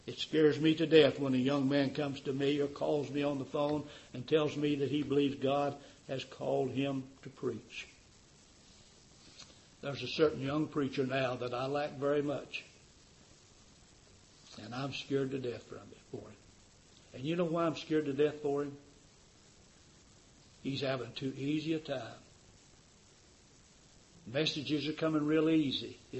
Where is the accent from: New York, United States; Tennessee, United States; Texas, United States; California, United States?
Tennessee, United States; I was raised down in Tennessee. We bought one pair of shoes a year that I remember.